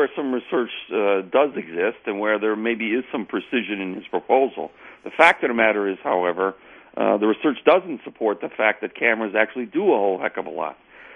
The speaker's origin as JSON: {"language": "English", "town": "Milwaukee", "region": "Wisconsin", "country": "United States", "tie": "born or raised there", "said": "I've been in Milwaukee for 28 years. I was from Milwaukee as a child. I grew up in Milwaukee."}